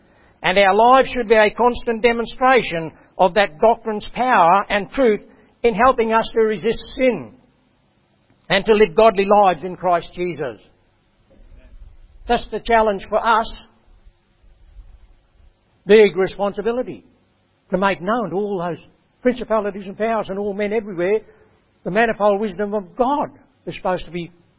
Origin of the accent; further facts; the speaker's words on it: Cooktown, Queensland, Australia; I went to Cooktown when I was 10, so I was still only a little kid. Growing up in Cooktown, I only saw one church that had regular services, and that was the Catholic Church.